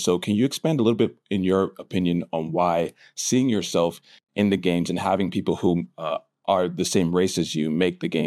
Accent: Brooklyn, New York, United States; as someone who I grew up in Brooklyn and I always would flip through magazines and see so many things about the gaming industry that were on the West Coast.

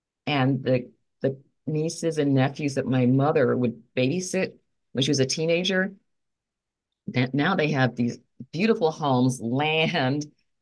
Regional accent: the South, United States; now in Bridgeport, United States; growing up in the South and then coming north and all the buildings, and it's just not as, wasn't as pretty.

